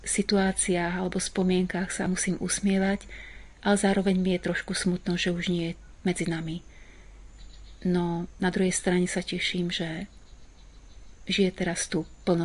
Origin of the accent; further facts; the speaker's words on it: Banská Bystrica, Banská Bystrica Region, Slovakia; aby bola misijná rozlúčka v mojom rodnom meste, v Banskej Bystrici.